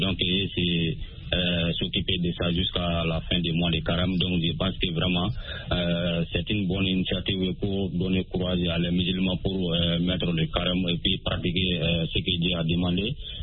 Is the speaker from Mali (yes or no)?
yes; Sonikeni, Mali; toujours dans mon village natal à Sonikeni.